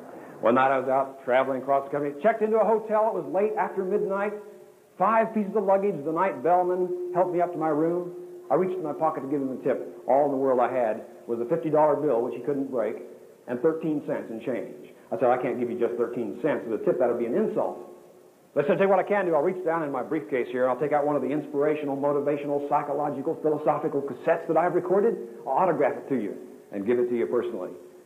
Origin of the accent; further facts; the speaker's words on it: Kansas, United States; One time back in my home state of Kansas, an old farmer got up and said